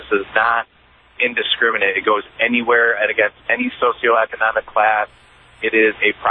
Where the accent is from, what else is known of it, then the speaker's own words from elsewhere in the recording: Detroit, Michigan, United States; I come from a pretty small town here in Michigan, and I grew up in the Detroit area, moved to that small town, and I graduated from a class of 150 people